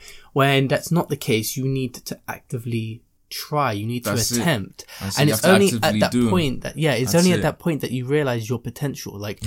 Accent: London, United Kingdom; I've obviously was born and raised in London

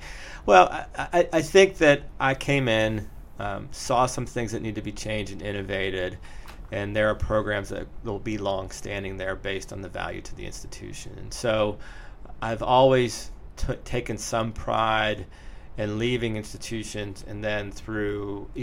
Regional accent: Pittsburgh, Pennsylvania, United States; now in Memphis, United States; I'm from Pittsburgh, so rock and roll is kind of still where we come from and what we listen to.

